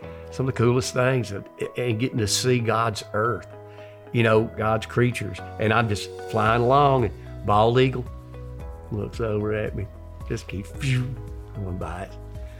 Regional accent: South Carolina, United States; also born or lived in Pensacola, Florida; I grew up in South Carolina, the upstate. I was actually born in Pensacola, Florida, but I grew up in the upstate in South Carolina, and, you know, just grew up a farm kid.

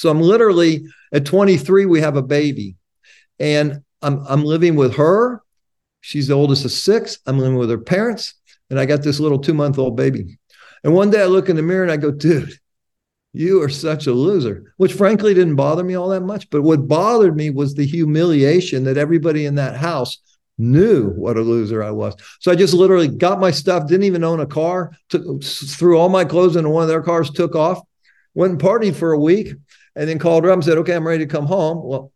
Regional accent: United States; born there; So I was born white in America in 1957. So this was a great country then.

